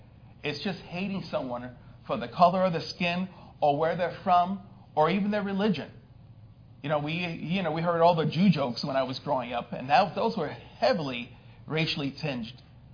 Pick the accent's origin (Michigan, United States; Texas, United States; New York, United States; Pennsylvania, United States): New York, United States; New York City; And like I said, I grew up in New York City, and I know some of you hold it against me, but that's all right.